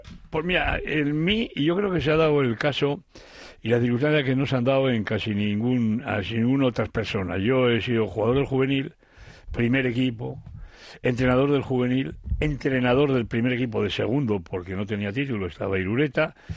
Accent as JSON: {"language": "Spanish", "town": "Sestao", "region": "Basque Country", "country": "Spain", "tie": "born or raised there", "also_born_or_lived": "Barakaldo", "said": "yo nací en Baracaldo y de crío fuimos a Sestao. Mis padres me llevaron con meses a Sestao. Y yo a Sestao le tengo un cariño especial porque ahí me formé como futbolista y como persona"}